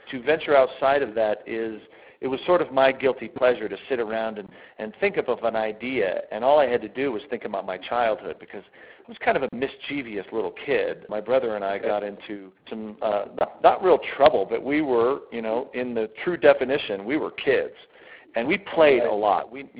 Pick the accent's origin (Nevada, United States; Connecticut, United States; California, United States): Nevada, United States; Las Vegas; I grew up in Las Vegas, Nevada, and played in the band and did a lot of theater and also played sports.